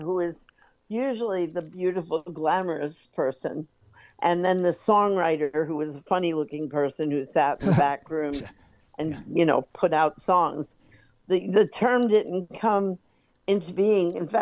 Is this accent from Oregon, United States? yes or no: no; New York City, New York, United States; now in Long Branch, United States; especially after I moved from New York, where I had a really diverse upbringing with every nationality that exists. And, you know, I moved to a pretty provincial place in Long Branch, New Jersey.